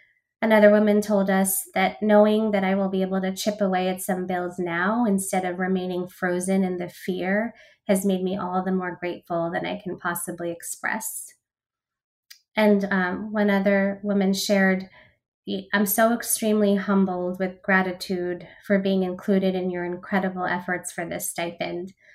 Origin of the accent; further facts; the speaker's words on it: New Jersey, United States; And growing up in Central Jersey, actually, my parents loved coming to New York on a regular basis